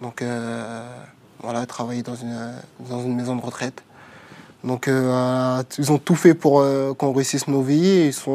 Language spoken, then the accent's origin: French; Aubervilliers, Île-de-France, France; Moi, j'ai grandi à Aubervilliers. Je suis né à Aubervilliers. J'ai mon père et ma mère... qui ont habité à Aubervilliers. Donc du coup, j'ai fait toute mon enfance et même encore, j'y vais quasiment tous les jours